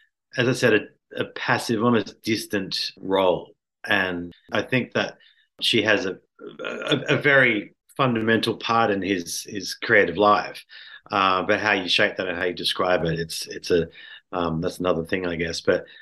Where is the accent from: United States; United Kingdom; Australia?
Australia; Sydney, New South Wales; I'm from Sydney